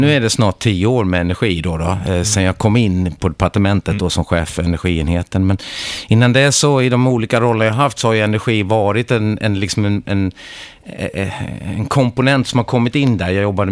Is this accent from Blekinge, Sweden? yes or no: yes; Ronneby, Blekinge, Sweden; also born or lived in Gothenburg; Jag är uppvuxen i Blekinge, i Ronneby, hjärtat i Sveriges trädgård. Har kvar mina föräldrar där och ett litet sommartorp som vi åker ner till när vi får möjlighet. Och sen så jag är född i Göteborg